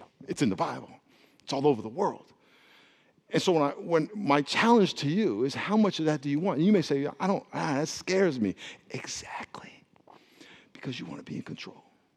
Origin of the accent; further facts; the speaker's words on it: San Diego, California, United States; We grew up in Calvary Chapel here in San Diego